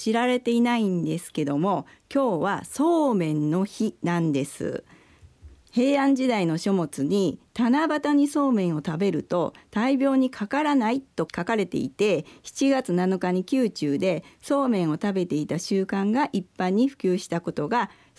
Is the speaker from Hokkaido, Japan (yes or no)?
no; Yokkaichi, Mie, Japan; そうです、四日市大好きなんです。